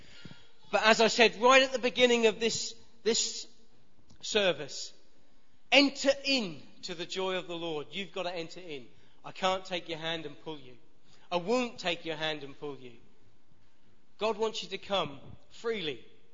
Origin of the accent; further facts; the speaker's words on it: Gaywood, East of England, United Kingdom; I'm uneducated and I come from Gaywood.